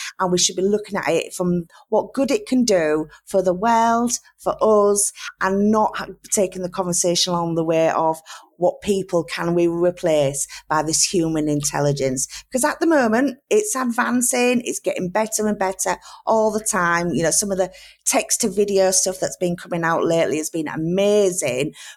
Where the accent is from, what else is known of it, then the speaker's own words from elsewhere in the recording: Yorkshire and the Humber, United Kingdom; accent: Yorkshire; I'm in Yorkshire, in England, in my very Yorkshire accent, which is not that great for podcasts, but we'll see how we go.